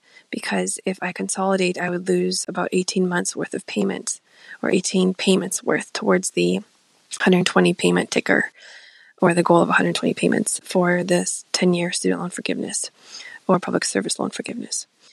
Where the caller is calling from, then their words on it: Midwest, United States; I'm calling from the Midwest.